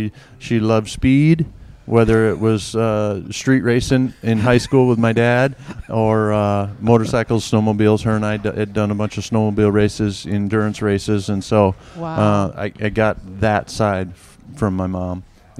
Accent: Midwest, United States; I was raised in the Midwest on a farm. We weren't wealthy by any means.

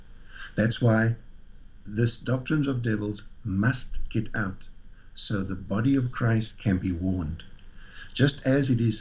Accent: Cape Town, Western Cape, South Africa; And when I left Johannesburg after my army training was finished, I went back to Cape Town, my hometown.

